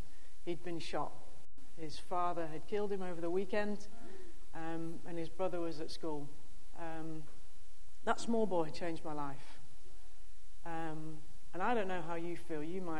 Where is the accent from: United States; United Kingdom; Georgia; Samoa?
United Kingdom; England; I grew up in England. In a non-Christian home, less than 2% of people even go to church in England.